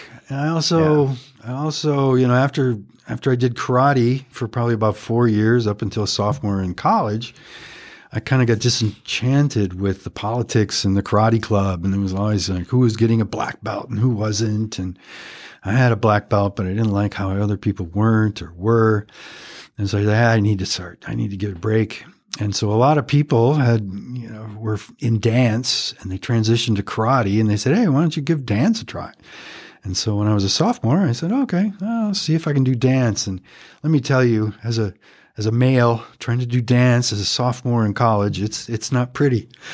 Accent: Madison, Wisconsin, United States; moved away as an adult; now in San Diego, United States; And so I come from Madison, Wisconsin. Kind of spent my first 30 years in Madison, basically on the east side.

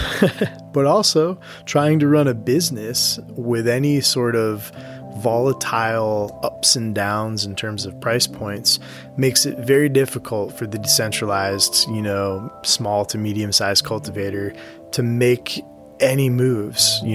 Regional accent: Lowell, Massachusetts, United States; now in Lewiston, United States; We're based out of Lewiston and Gardner, Maine. So, and I grew up in Lowell, Massachusetts, so not far from Boston area.

